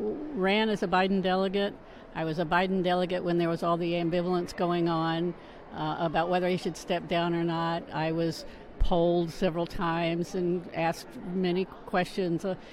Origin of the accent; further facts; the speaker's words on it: Silverado, California, United States; I'm from Silverado, California.